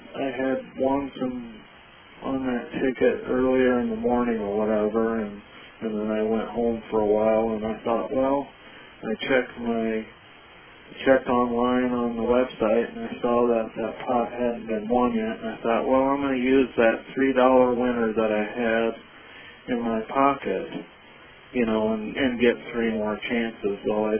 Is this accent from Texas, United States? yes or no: no; Gilmore City, Iowa, United States; I'm from Gilmore City. I live about 10 miles from Pokey